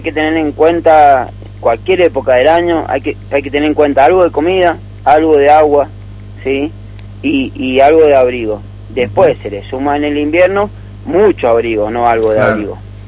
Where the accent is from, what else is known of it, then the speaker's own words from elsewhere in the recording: Puente del Inca, Mendoza, Argentina; yo me crié en Puente del Inca.